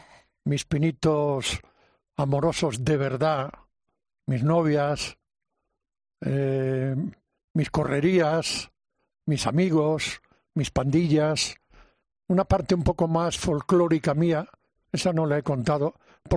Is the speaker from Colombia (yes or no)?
no; Galicia, Spain; now in Madrid, Spain; cuando vine de Galicia a Madrid